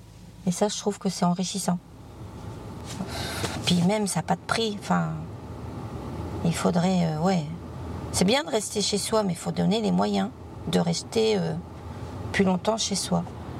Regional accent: Pouligny, Centre-Val de Loire, France; Je suis de Pouligny chez les Cabouins.

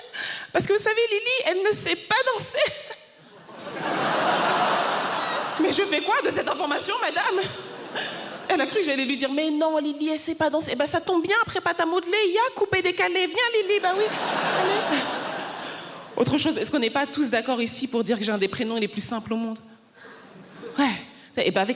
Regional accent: Île-de-France, France; born there; Ah si, c'est peut-être parce que je suis née dans le Val-d'Oise

